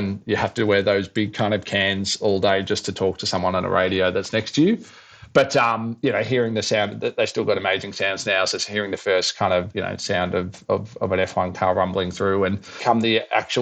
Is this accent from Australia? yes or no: yes; Adelaide, South Australia, Australia; Yeah, I grew up in Hawthorne, which is a couple of suburbs over, and you could well and truly hear it from there